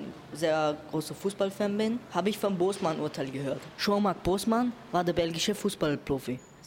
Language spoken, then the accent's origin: German; Salzburg, Austria; Hallo, wir sind die 3C aus der neuen Mittelschule Max Klein und wir sind aus Salzburg.